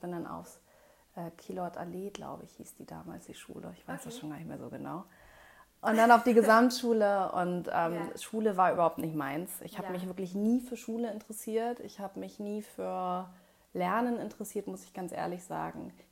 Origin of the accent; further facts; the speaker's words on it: Hamburg, Germany; Ich bin in Hamburg geboren, ich bin Hamburger Dern. Meine beiden Eltern kommen auch aus Hamburg. Mhm. Ich bin tatsächlich gar nicht so weit von hier geboren, in der im Ehlem-Krankenhaus, im alten Ehlem.